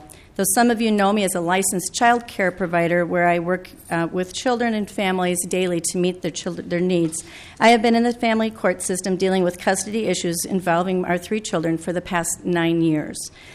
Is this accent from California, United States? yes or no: no; St. Paul, Minnesota, United States; I'm from St. Paul, Minnesota